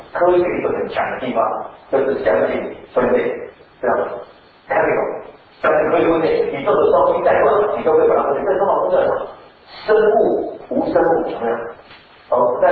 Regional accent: Taiwan; 你知道我们台湾人喜欢生男孩子，对不对？

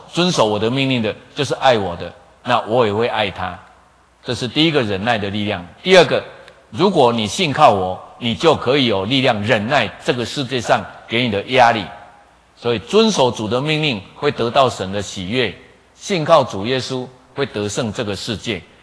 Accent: Taiwan; 啊，所以我们台湾人很聪明，就把钱换成金纸用烧的

